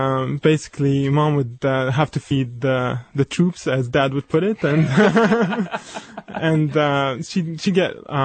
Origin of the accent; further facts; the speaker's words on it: Lebanon; Well, I was born in Lebanon and grew up there as well.